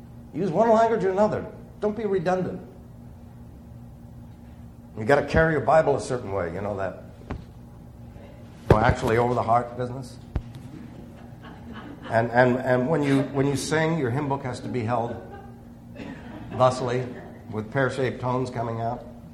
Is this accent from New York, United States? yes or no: yes; New York City, New York, United States; born there; because I was born in New York City.